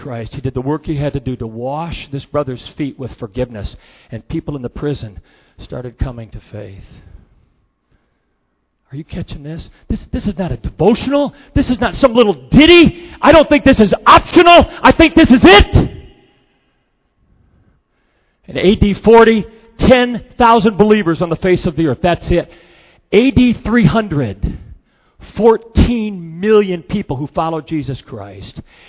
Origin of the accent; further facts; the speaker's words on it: Detroit, Michigan, United States; Look, man, I'm from Detroit. You know 8 Mile.